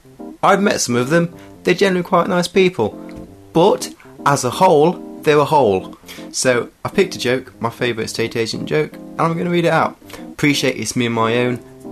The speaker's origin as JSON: {"language": "English", "town": "Mansfield", "region": "East Midlands", "country": "United Kingdom", "said": "I'm from Mansfield myself. It's in the north of Nottinghamshire."}